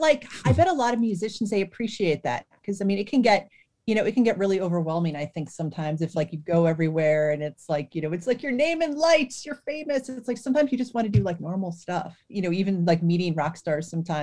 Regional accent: Cleveland, Ohio, United States; So I grew up in Cleveland and we had a really good alternative rock station.

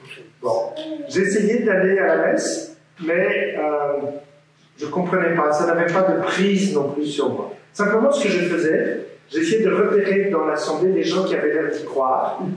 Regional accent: Normandy, France; born there; moi, je suis né donc en France, en Normandie.

